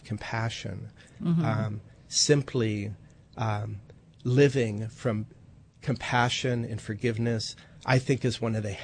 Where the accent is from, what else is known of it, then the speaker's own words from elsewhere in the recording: Waterloo, Iowa, United States; So when I was a child growing up in Waterloo, Iowa, I lived across the street from a bully.